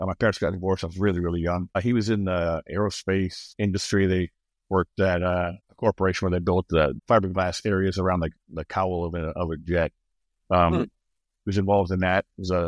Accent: Negaunee, Michigan, United States; born there; I was born in Michigan, Upper Peninsula of Michigan. It calls Upers up there. Very small town, Nagani, Michigan, population probably 2,000, 3,000, but it was wonderful.

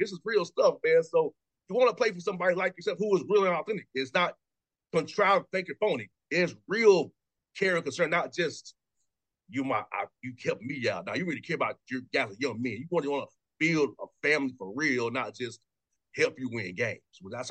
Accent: Atlanta, Georgia, United States; I said, I'm from Atlanta, bro. So you got to tell me about the Northeast, man.

